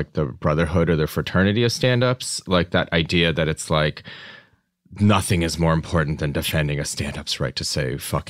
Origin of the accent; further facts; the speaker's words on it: United States; I'm from America.